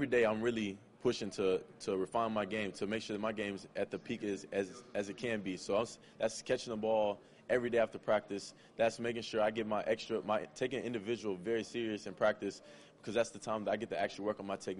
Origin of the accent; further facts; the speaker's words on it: Brenham, Texas, United States; I'm from Bluebell, Texas for a lot of times because I tell them Brenham, Texas, they don't know where it is.